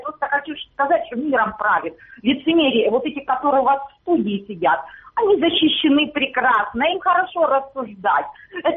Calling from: Luhansk Oblast, Ukraine; Здравствуйте, Луганщина, Стародевск.

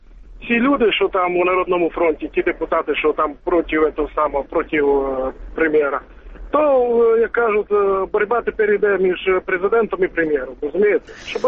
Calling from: Mukachevo, Zakarpattia Oblast, Ukraine; місто Мукачево.

